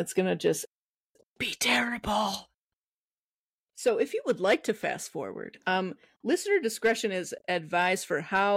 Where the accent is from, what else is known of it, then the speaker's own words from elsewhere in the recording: Midwest, United States; As a Midwesterner, I know that you laugh your ass off at how I talk.